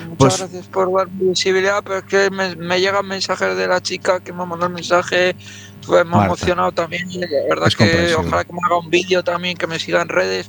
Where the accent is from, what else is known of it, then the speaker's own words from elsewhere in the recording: Madrid, Community of Madrid, Spain; now in Basque Country, Spain; desde País Vasco, que es donde yo vivo ahora, que yo soy un natural de Madrid.